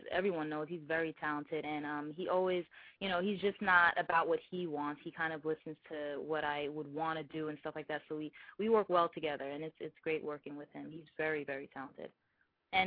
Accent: Bridgeport, Connecticut, United States; from Connecticut, Bridgeport.

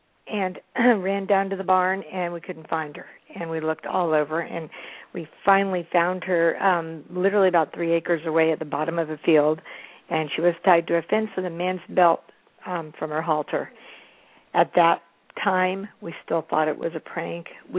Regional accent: Santa Fe, New Mexico, United States; I'm from Santa Fe, New Mexico, and I grew up

